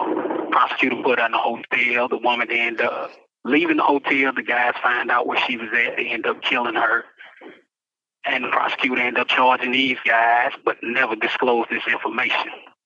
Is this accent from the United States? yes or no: yes; St. Louis, Missouri, United States; I'm from St. Louis, Missouri.